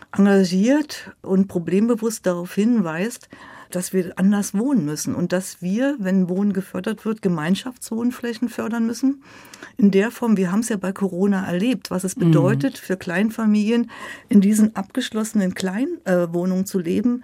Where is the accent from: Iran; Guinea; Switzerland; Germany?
Germany; Berlin; Und ich bin ja Berlinerin und Berlin wird bis 2050 um 4 Grad sich erhitzen.